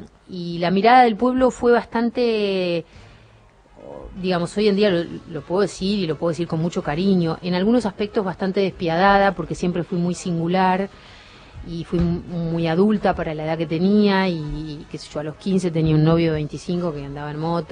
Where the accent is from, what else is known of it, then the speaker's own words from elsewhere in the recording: Dolores, Buenos Aires Province, Argentina; Sí, soy re dolorense, claro.